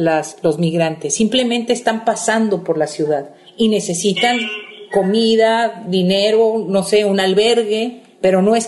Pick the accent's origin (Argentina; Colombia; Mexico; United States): Mexico; Guadalajara, Jalisco; now in Puerto Vallarta, Mexico; yo también vengo de Guadalajara, de hace muchos años que vivo en Vallarta